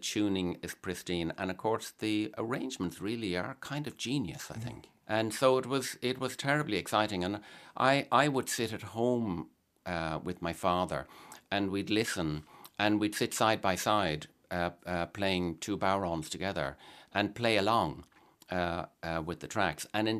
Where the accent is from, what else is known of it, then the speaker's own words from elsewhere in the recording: Blackrock, Leinster, Ireland; In the earlier years, we grew up in Black Rock, and my parents' house was in Black Rock